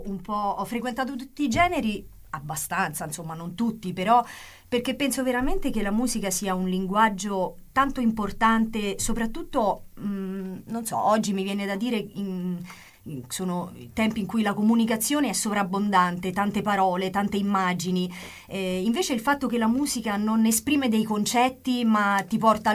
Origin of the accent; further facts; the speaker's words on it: Umbria, Italy; io sono umbra e da noi la tradizione del liscio